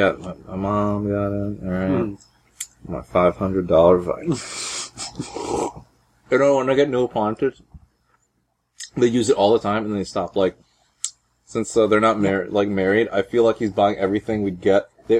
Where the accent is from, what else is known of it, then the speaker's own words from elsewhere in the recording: California, United States; And of course, you know, I came from California, put it over here.